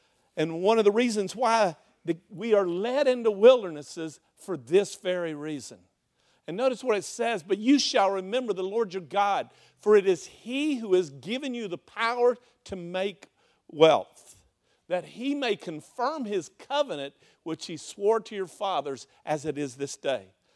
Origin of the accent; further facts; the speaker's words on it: Melbourne, Florida, United States; You know, as growing up in South Florida and Melbourne, Florida, it was just a joy for me looking back now.